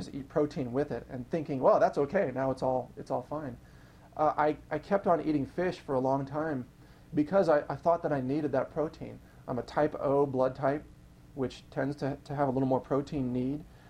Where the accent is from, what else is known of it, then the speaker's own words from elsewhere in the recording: Midwest, United States; because I'm from the Midwest and I grew up on a really bad diet of basically dead cows and milk and cheese and pizza